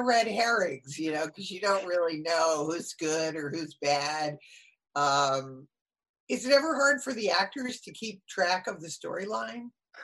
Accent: Connecticut, United States; I grew up in Connecticut, so it reminds me of very Connecticut

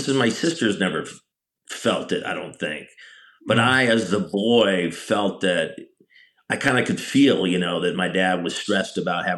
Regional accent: South Bend, Indiana, United States; I was raised in South Bend, Indiana. So moving outside of downtown area, you know, moved into quote unquote the suburbs.

